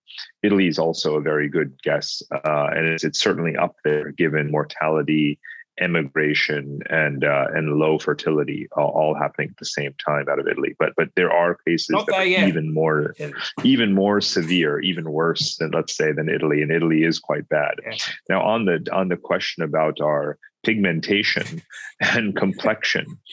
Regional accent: Dubai, United Arab Emirates; also born or lived in India / New York City / Germany / United Kingdom; I'm myself a member of the Indian diaspora, I was born in India, but as you can tell from my accent, I didn't exactly grow up there. But I grew up in the United Arab Emirates, in Dubai and Abu Dhabi. I grew up in New York City, in Germany, outside of Hamburg

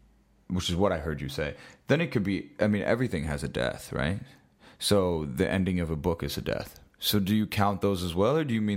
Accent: Tampa, Florida, United States; I grew up in the South, you know, I grew up in Tampa, and, you know, so much of... I grew up around a lot of Christianity.

